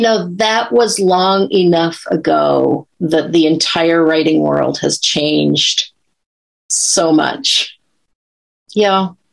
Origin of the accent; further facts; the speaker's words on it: Corvallis, Oregon, United States; Well, I grew up in Corvallis, so I just kind of thought that people grew up and became professors.